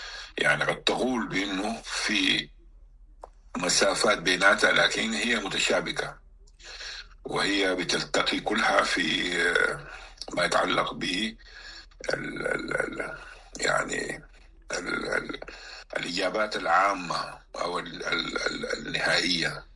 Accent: Sudan; عسى ولعل إنه الواحد يقدر يصل إلى فهم لما يجري عندنا في السودان

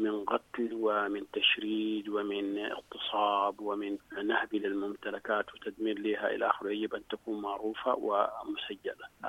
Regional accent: Sudan; وهذا ما حدث عندنا في السودان.

